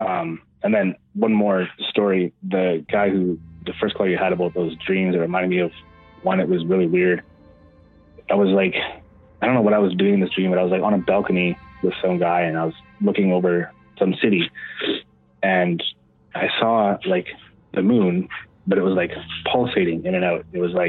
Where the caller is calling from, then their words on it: Manitoba, Canada; from Manitoba.